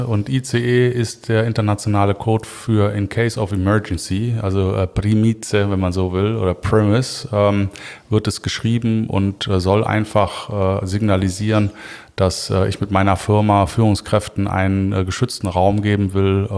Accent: Cologne, North Rhine-Westphalia, Germany; Ja, als Kölner ist natürlich das Kölsche Grundgesetz für mich maßgeblich.

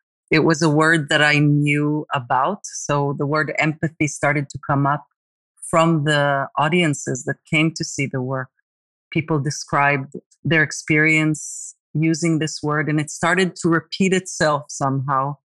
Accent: New York, United States; moved away as an adult; also born or lived in Jerusalem; now in Jaffa, Israel; So I was born in Jerusalem, Israel, and then I moved to New York with my family in the 80s. And then at some point in my 20s, I came back to live in Jaffa in Israel again.

